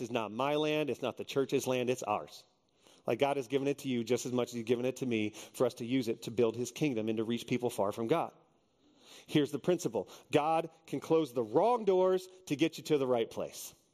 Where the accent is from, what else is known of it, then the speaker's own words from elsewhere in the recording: Texas, United States; So I grew up in Texas.